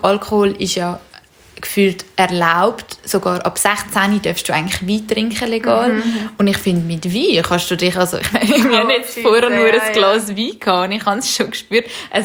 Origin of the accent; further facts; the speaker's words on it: Zurich, Switzerland; wir sind ja in Zürich aufgewachsen, ist es sehr verbreitet.